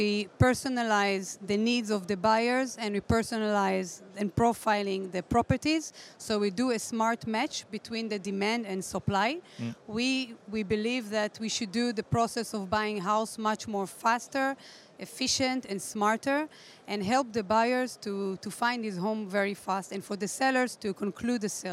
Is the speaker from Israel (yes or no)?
yes; Israel; We came all the way from Israel. We developed the technology in Israel.